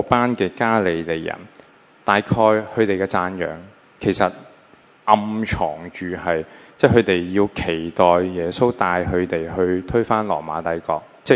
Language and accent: Cantonese; China; 我哋中国人好谦卑嘅